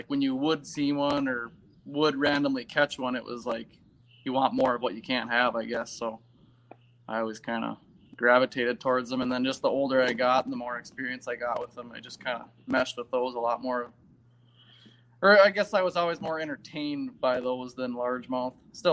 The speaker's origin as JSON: {"language": "English", "town": "Poplar", "region": "Wisconsin", "country": "United States", "said": "Yeah, so I'm from Poplar, Wisconsin. I'm sure absolutely nobody knows where that is."}